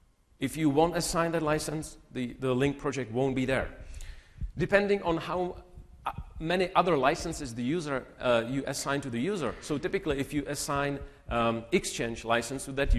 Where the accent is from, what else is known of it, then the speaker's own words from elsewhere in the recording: Czechia; accent: Eastern; English is a second language; I have Eastern accent because I'm originally Czech, so I'm from Europe